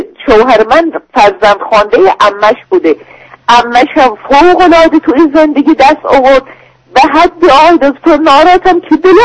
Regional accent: Iran; now in Europe; بلند شدم از ایران اومدم اینجا بمونم، اینجا رو دوست نداشتم، دیدم به درد من برای زندگی تو این سن نمیخوره. من 60 سالم هست، اصلا خوشم نیومد از اروپا، میخوام الان برگردم

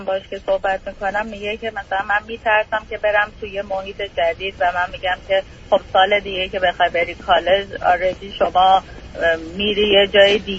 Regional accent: Iran; moved away as an adult; now in United States; من 10 سال پیش با شوهر و دخترم از ایران به شرق آمریکا مهاجرت کردیم. شهری که هستیم شهریه که ایرانی کمه

